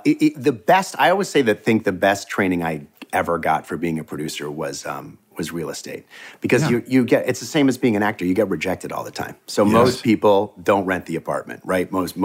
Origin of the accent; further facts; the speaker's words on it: Dobbs Ferry, New York, United States; also born or lived in Los Angeles; Well, I was born in LA. I lived here till I was five, and then I grew up in New York. I grew up until eighth grade. I went to public school in Dobbs Ferry in Westchester.